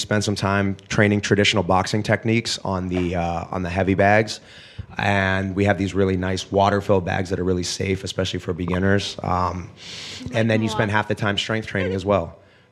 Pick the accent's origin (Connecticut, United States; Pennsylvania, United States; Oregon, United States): Pennsylvania, United States; Pittsburgh; I'm from Pittsburgh